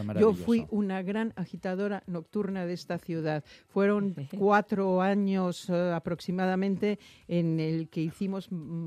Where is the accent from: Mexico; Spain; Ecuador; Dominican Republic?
Mexico; También hay que entender a lo mejor que yo vengo de México.